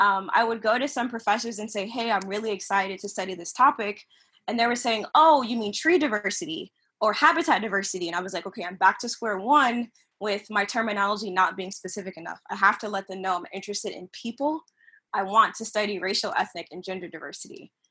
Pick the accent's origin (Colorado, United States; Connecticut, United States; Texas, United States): Connecticut, United States; I would say growing up in Connecticut, I did not know that the U.S. Forest Service existed until maybe my 20s. There are no national forests in the state of Connecticut.